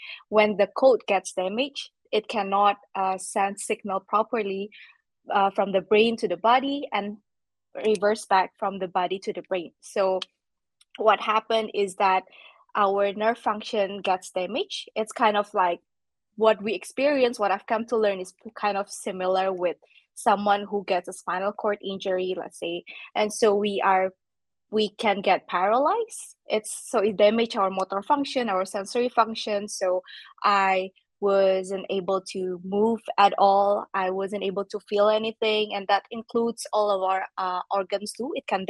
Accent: Indonesia; now in Estonia; I am actually from Indonesia, but I'm currently living and working in Estonia.

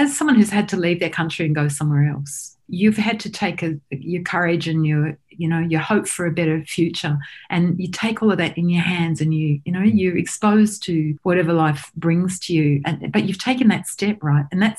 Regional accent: New South Wales, Australia; I grew up in country in New South Wales, out near Millthorpe and Orange. And it's Wurundjeri country of First Nations people. My family had not had a lot, but they'd grown up on a farm, and we had a dairy farm.

